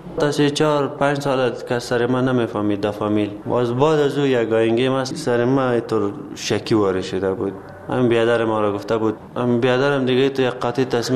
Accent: Afghanistan; also born or lived in Pakistan; عمر ما فعلا 30 هستم و فارغ صنف 12 هستم. از پاکستان آمدم به وطن خود، در اینجا تقریبا 1.5 سال بیکار بودم.

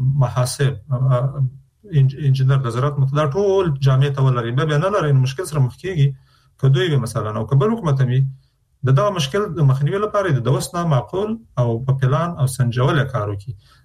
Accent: Afghanistan; نو چون موږ د افغانستان خلک یو

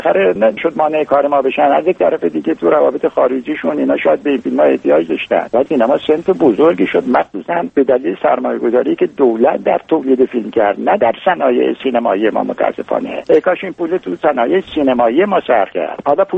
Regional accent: Khuzestan, Iran; من بچه خوزستانم، 8 سال تقریبا من بمبارون شده، من اصلا روم نمیشه برم جنوب.

